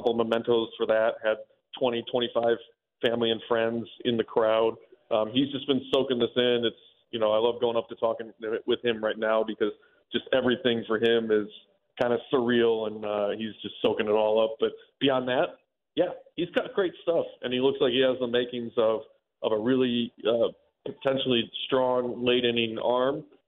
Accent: Chicago, Illinois, United States; You know, when I was a kid growing up in Chicago, you know, it was the Sammy Sosa show.

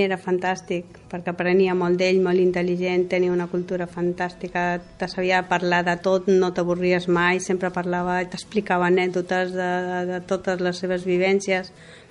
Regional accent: Galicia, Spain; com que jo soc gallega, sempre parlàvem en castellà.

